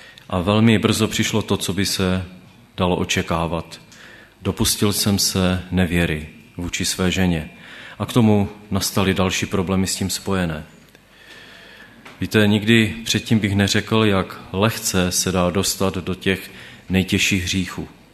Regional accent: Těrlicko, Moravian-Silesian Region, Czechia; Bydlel jsem, pocházím teda z Těrlicka, to je okolí Havířova, možná to někteří znáte, a já jsem bydlel doslova pár metrů od depa závodních strojů na Těrlickém okruhu.

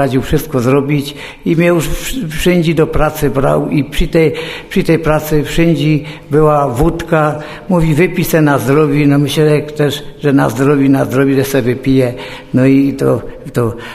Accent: Wisła, Silesian Voivodeship, Poland; pochodzę z kościoła ewangelickiego, z Wisły ewangelickiego.

